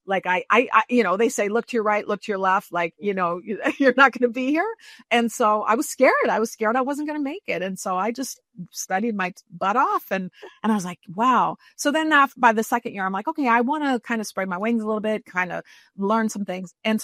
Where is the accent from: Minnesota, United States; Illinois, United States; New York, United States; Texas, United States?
Minnesota, United States; And I love the water growing up in Minnesota.